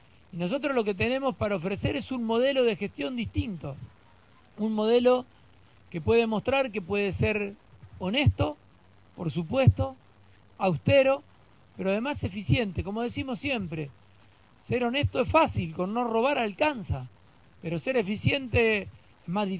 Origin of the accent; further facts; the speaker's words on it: Santa Fe, Argentina; Yo soy de un pueblo muy pequeño del sur de la provincia de Santa Fe. Mi pueblo no tiene gas natural, mi pueblo no tiene sistema de cloacas